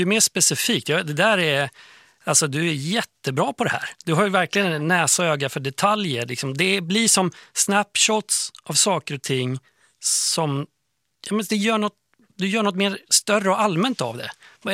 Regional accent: Övertorp, Sweden; Ja, nej, den handlar ju om Övertorp där jag växte upp.

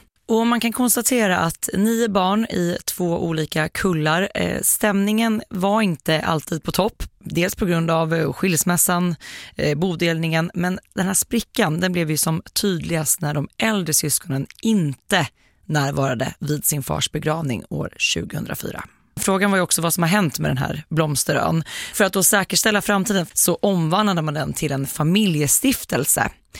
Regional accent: Nora, Örebro County, Sweden; hon växte upp i Born som ligger utanför Nora, där jag kommer ifrån.

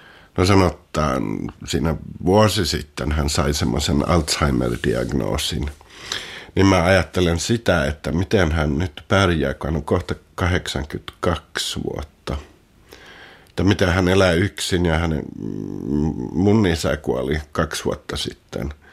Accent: Gothenburg, Västra Götaland, Sweden; also born or lived in Finland; now in Stockholm, Sweden; ja mä asun Tukholmassa. Olen asunut täällä jo 20 vuotta, mutta mä oon Göteborgista alusta vain. Ja sitten Suomesta myös. Mä tulin Ruotsin, kun mä olin 7 vuotta.

